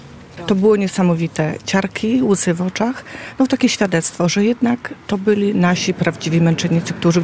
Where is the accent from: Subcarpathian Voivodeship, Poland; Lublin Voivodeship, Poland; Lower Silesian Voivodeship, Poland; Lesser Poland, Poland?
Lublin Voivodeship, Poland; Biała Podlaska; bo w ogóle nie pochodzę stąd, tak? Pochodzę z Białej Podlaskiej